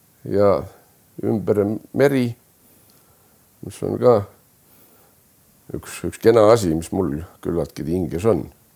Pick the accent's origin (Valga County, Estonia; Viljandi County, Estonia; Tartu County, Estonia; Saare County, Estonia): Saare County, Estonia; now in Pärnu, Estonia; Ma pean ennast ikka saarlaseks, ma olen sündinud Saaremal. Ja suurem osa elust maha võtta esimesed 3 aastat on põhiliselt möödunud Pärnus.